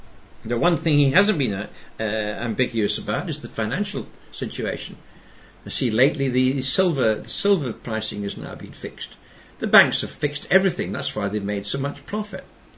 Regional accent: Glasgow, Scotland, United Kingdom; born there; And I was born in January 1944, so that's just about, 15, 16 months before the end of World War II. So apart from, as a tiny baby, being chucked under the dining room table when the bombs were falling on Glasgow

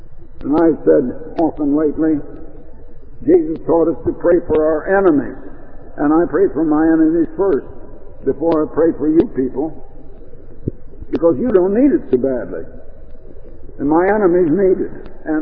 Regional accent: Iowa, United States; now in Oregon, United States; when we came out to Oregon in 1924, and when we came from Iowa, and when we arrived out in Oregon

